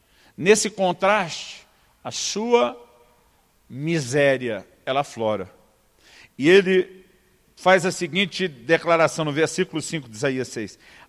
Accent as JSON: {"language": "Portuguese", "region": "São Paulo", "country": "Brazil", "tie": "born or raised there", "said": "como diria no interior de São Paulo, onde me criei"}